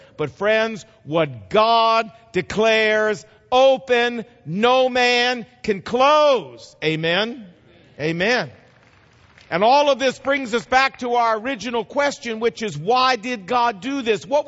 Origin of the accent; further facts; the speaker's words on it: Virginia, United States; I brought these three boys all the way from Virginia, sir, just so we could go over there and get batting practice balls.